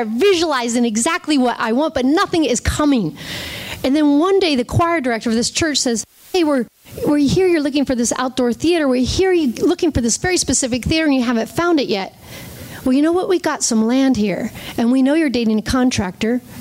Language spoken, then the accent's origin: English; Ohio, United States; I was from Ohio.